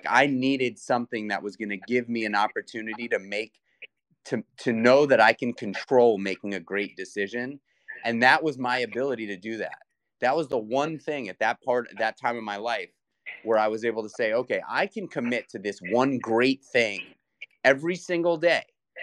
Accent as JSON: {"language": "English", "town": "New York City", "region": "New York", "country": "United States", "tie": "born or raised there", "said": "And you know, I grew up in New York City for years, you know, working in the restaurant world."}